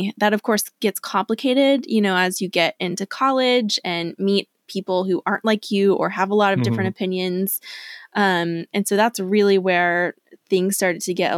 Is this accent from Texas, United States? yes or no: yes; Texas, United States; So I grew up in Texas, not quite East Texas, somewhere between Dallas and East Texas, kind of in between there.